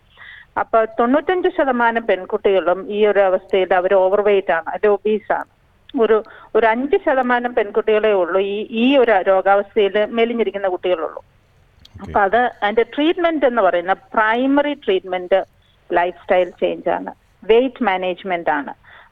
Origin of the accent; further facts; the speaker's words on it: Kerala, India; നമ്മുടെ മലയാളി കുട്ടികൾക്ക് എക്സസൈസ് എന്ന് പറയുന്നത് ഒരു ഹാബിറ്റേ, പ്രത്യേകിച്ച് മൈഗ്രന്റ് കുട്ടികൾ കേട്ടോ